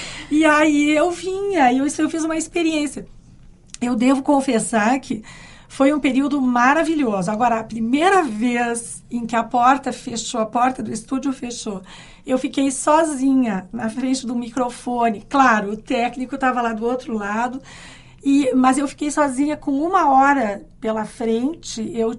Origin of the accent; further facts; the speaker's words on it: Caxias do Sul, Rio Grande do Sul, Brazil; A mim, que vinha de Caxias para esse curso em Porto Alegre